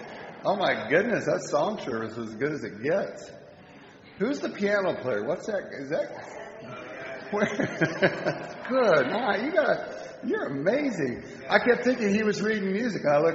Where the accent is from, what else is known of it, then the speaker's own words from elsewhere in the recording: Leone Meadows, United States; I come from Leone Meadows